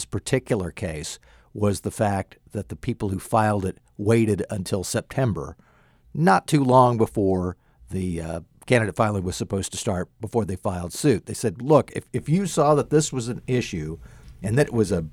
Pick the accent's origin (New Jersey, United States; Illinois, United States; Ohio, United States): Ohio, United States; I'm not from the South, do not know how that feels. I'm from the state that produced the generals that tended to destroy the South, being Ohio.